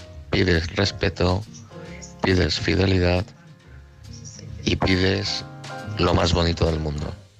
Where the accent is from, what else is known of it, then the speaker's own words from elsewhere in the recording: Madrid, Community of Madrid, Spain; de Madrid, un saludo a todos y buenas noches.